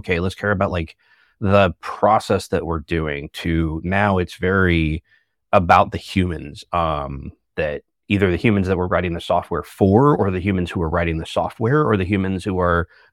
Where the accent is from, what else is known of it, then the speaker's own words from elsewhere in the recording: Omaha, Nebraska, United States; I'm from Omaha, Nebraska, where it is cold and snowing right now